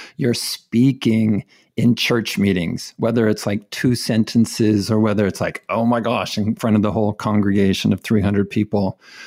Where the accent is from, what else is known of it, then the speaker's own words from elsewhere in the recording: California, United States; And so I grew up in California in a very devout Mormon family.